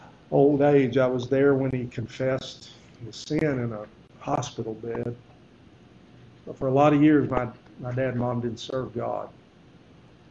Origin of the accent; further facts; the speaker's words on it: Texas, United States; I grew up in West Texas. I was used to tornadoes and wind storms and hail storms.